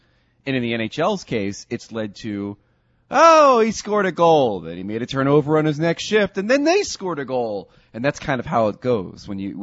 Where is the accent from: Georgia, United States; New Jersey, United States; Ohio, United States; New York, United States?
New Jersey, United States; Well, you know, I grew up in a real, you know, Jersey neighborhood.